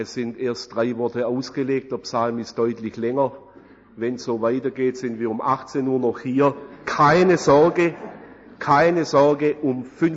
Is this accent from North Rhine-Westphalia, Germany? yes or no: no; Holzgerlingen, Baden-Württemberg, Germany; born there; Ich bin gebürtiger Holzgerlinger, das ist die übernächste Ortschaft